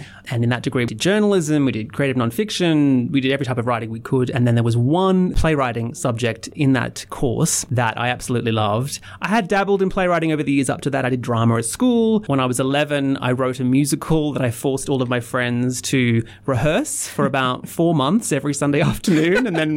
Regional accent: Brisbane, Queensland, Australia; moved away as an adult; now in Armidale, Australia; I'm originally from Brisbane, and I moved to Armidale about 6 years ago to teach here at UNE.

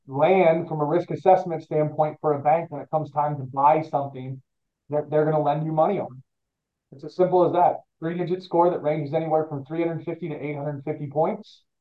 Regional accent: Cedar Rapids, Iowa, United States; But myself, I live in Cedar Rapids, Iowa. I'm a Midwesterner, born and raised in this area.

